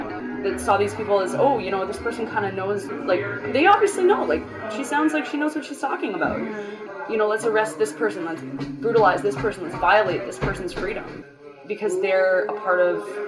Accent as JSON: {"language": "English", "country": "Canada", "said": "I never once fathomed that I would ever experience what I experienced as a Canadian citizen."}